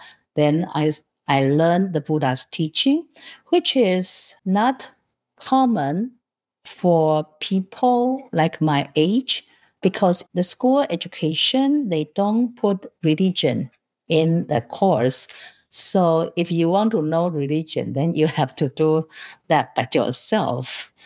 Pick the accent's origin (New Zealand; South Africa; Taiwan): Taiwan; first language Taiwanese; English is a second language; also born or lived in Hong Kong; now in Austin, United States; My mother tongue is actually Taiwanese. And then in Taiwan, the official language is Mandarin.